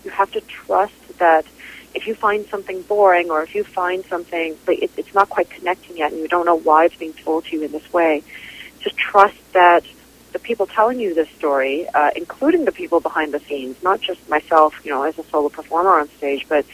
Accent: Port Moody, British Columbia, Canada; Certainly they take place in Port Moody, B.C., where I grew up.

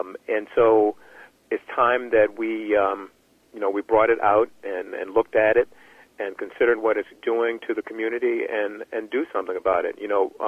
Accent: Virginia, United States; let's say, in the South, where I grew up in Southern Virginia

